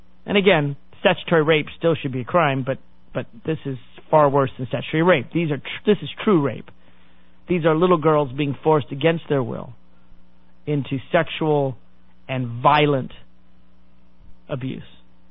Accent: Tennessee, United States; You know, and I'm from Tennessee, so I get a little leeway in knocking the South

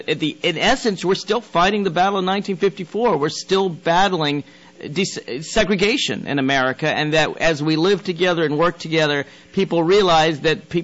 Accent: Washington, District of Columbia, United States; they always throw back at me D.C., which is my hometown

